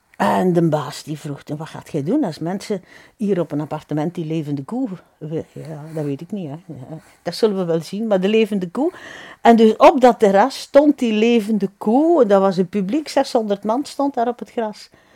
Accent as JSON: {"language": "Dutch", "town": "Zonhoven", "region": "Flanders", "country": "Belgium", "said": "Ik kom van Zonhoven."}